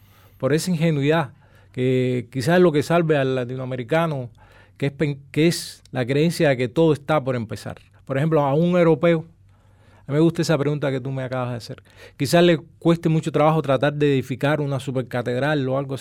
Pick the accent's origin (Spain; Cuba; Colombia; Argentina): Cuba; Cienfuegos; also born or lived in Havana; mi padre me llevó a Cienfuegos a vivir.